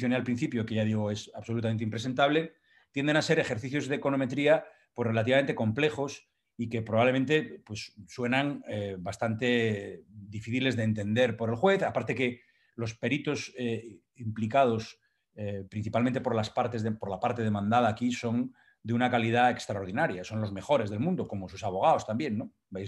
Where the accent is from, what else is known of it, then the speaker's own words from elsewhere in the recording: Asturias, Spain; Y hay una, la de Asturias, de donde yo vengo, como algunos sabéis